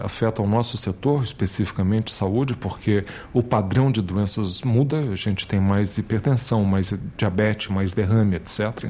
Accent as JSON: {"language": "Portuguese", "country": "Brazil", "tie": "born there", "said": "eu tenho 50 anos e quando eu nasci no Brasil, a esperança de vida era de 42 anos."}